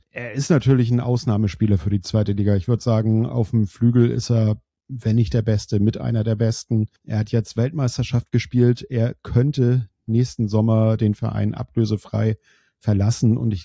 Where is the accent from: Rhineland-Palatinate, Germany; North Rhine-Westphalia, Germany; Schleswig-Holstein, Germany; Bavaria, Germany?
Schleswig-Holstein, Germany; Kiel; selbst als Kieler